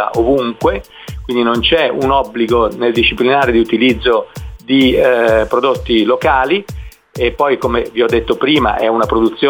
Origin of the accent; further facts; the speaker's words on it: Modena, Emilia-Romagna, Italy; io sono modenese e quindi come tutti i modenesi abbiamo nel nostro DNA un pochino di balsamico